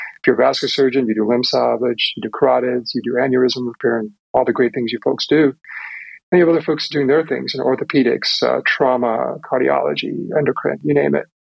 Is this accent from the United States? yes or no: yes; East Coast, United States; Because I grew up in the East Coast, and back when space shuttle and launch vehicles were going off, and I said, I want to go in the space industry.